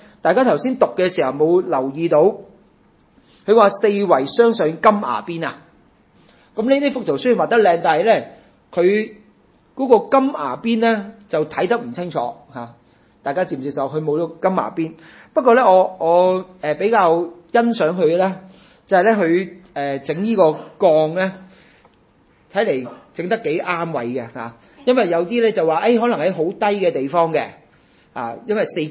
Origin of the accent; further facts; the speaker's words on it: China; 我哋中国人用开整家私嗰啲好靓㗎喎。